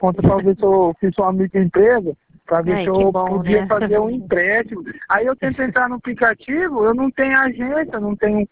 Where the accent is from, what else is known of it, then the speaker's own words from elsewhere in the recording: Paraná, Brazil; Mas daqui da região, porque eu sou do Paraná.